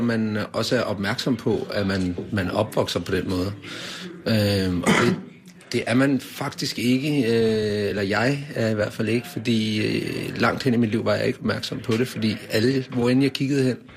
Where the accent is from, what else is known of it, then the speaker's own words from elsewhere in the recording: Gentofte, Capital Region of Denmark, Denmark; Gentofte.